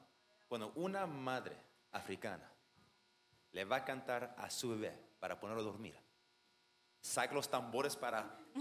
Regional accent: Cuba; antes de que yo soy cubano

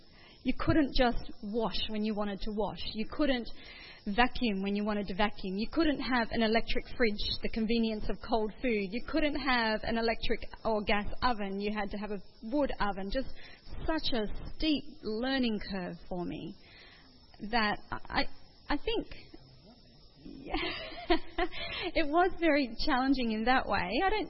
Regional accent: Brisbane, Queensland, Australia; I grew up in Brisbane. I went to college at Avondale, which is semi-rural at that time, and then I was a teacher in Goulburn, which is another small town.

